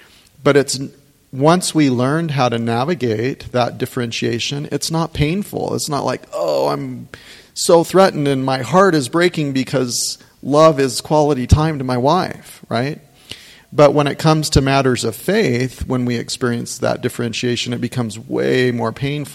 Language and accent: English; Phoenix, Arizona, United States; So my parents joined the church when I was three, and I grew up in the Phoenix area of Arizona.